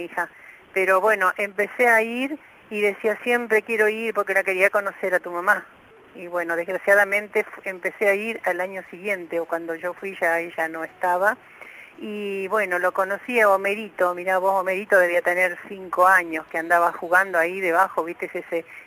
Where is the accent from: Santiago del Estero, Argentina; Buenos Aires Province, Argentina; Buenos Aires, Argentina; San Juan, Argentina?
Santiago del Estero, Argentina; soy de Santiago del Estero y bien santiagueña.